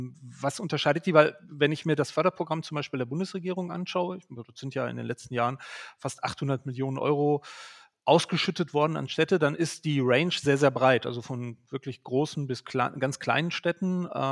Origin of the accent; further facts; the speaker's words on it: North Rhine-Westphalia, Germany; born there; Ich meine, ich bin gebürtiger Ruhrgebietler